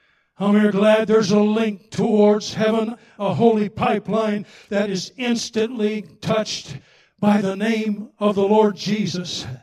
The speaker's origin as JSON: {"language": "English", "region": "Manitoba", "country": "Canada", "tie": "born there", "said": "whether it's Kentucky, whether it's Texas or South Carolina or Manitoba, the place where I was born in Canada"}